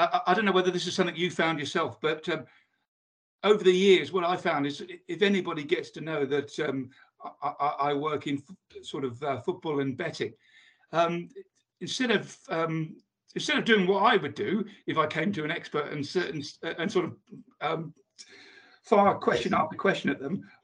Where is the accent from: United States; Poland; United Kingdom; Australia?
United Kingdom; Bournemouth, South West England; Bournemouth, which is my hometown club